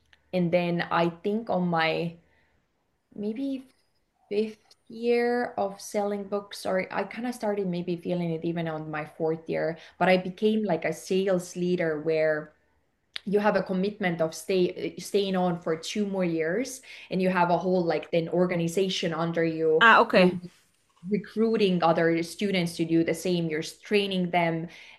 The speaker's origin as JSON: {"language": "English", "country": "Estonia", "tie": "born or raised there", "second_language": "English", "moved": "yes", "said": "originally I'm from Estonia and I'm actually from a very similar place like you are actually describing right now. Like I grew up in a very small, like it was a village, like our town nearby had one street light."}